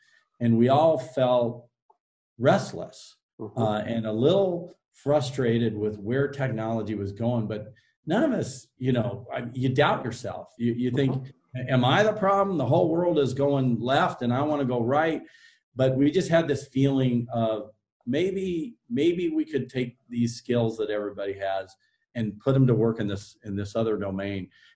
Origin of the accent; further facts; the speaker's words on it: Midwest, United States; You mentioned we're both from the Midwest. And so when I say this, I'm sure it'll resonate.